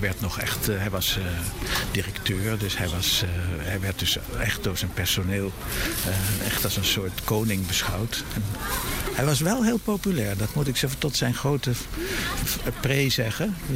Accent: Amsterdam, North Holland, Netherlands; Ik heb wel eigenlijk vlak daarna zijn we in Amsterdam gekomen wonen. En met een kleine onderbreking heb ik altijd in Amsterdam gewoond. Ik voel me wel Amsterdammer.

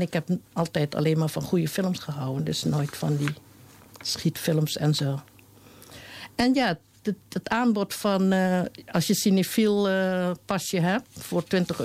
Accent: Indonesia; moved away as an adult; now in Portugal; Ik kom uit Indonesië en ik heb me nergens ooit thuis gevoeld dan in Indonesië.

